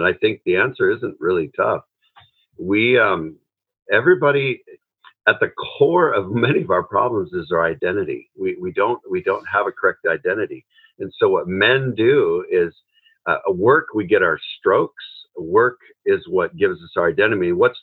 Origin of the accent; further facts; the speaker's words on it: Seattle, Washington, United States; I'm from Seattle, Washington, just to give you kind of a geographical sketch too.